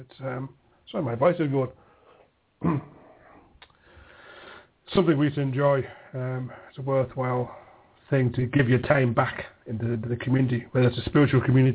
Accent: Blyth, North East England, United Kingdom; My hometown of Blyth, where he lives now.

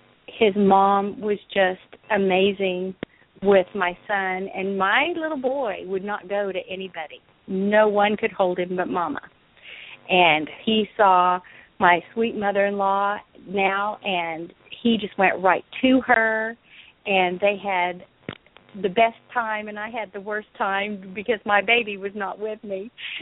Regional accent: Springfield, Colorado, United States; now in Grove, United States; And I came from Springfield, Colorado, which is a little bitty tiny town in Colorado.

